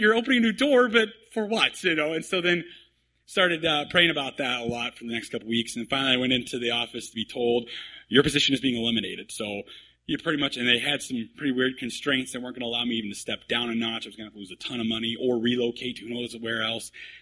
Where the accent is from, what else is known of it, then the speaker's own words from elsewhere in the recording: Kansas, United States; I grew up in Kansas. I can handle snow.